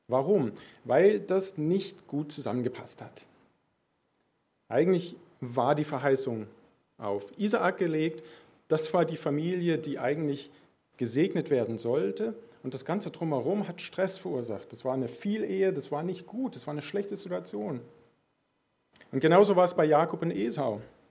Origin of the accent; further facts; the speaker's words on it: Philippines; Ich bin auf den Philippinen aufgewachsen, das ist auch so eine Schamkultur.